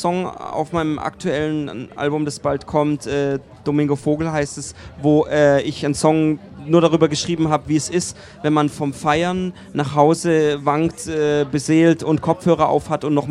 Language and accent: German; Heilbronn, Baden-Württemberg, Germany; ich habe das Glück, dass in meiner Heimatstadt Heilbronn das Label sitzt